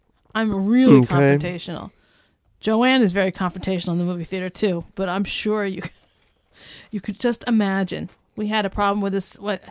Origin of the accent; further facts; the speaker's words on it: New York City, New York, United States; We came from New York City area, and we're angry and jaded